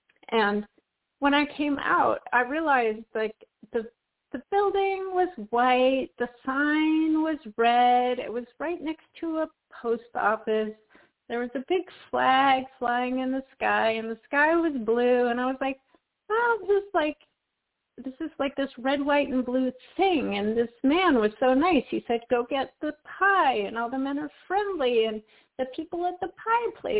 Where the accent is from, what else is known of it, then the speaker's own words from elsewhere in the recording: Wyoming, United States; also born or lived in Dallas-Fort Worth / Colorado; I grew up in Wyoming. I spent time in the Dallas-Fort Worth area for a few years. You know, I was in Colorado